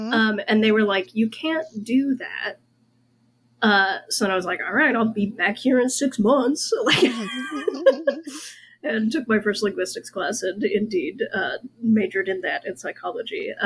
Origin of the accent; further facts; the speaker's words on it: Indiana, United States; And I ended up at Indiana University, but I'm originally from Indiana.